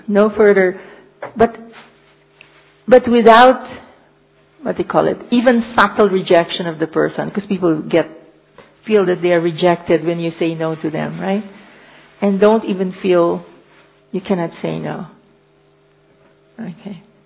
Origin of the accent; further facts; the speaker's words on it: Philippines; English is a second language; I'm a very Christian because I came from Philippines, and we are 85% Catholic, Christian Catholic.